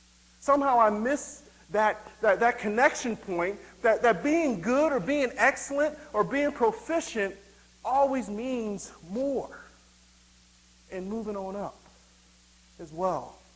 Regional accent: Philadelphia, Pennsylvania, United States; And so even as a young teenager growing up in East Oak Lane section of Philadelphia, my desire was to continue to move on up.

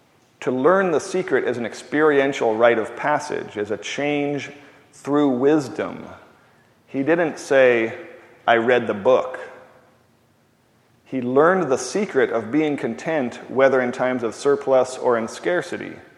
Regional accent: United States; because I'm American.

